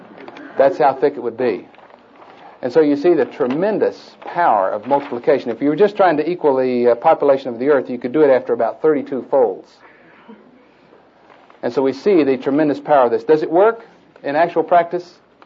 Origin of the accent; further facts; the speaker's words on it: Chickasha, Oklahoma, United States; I grew up in Chickasha, went to the First Baptist Church over there, and then came later to OU here where I was involved in the BSU